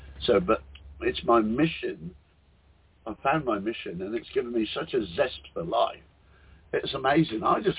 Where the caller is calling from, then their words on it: Whitsunday Islands, Queensland, Australia; The Whitsunday Islands in Australia. So if you look at the map of Australia, around about 2 o'clock on the coast. So that's where I am.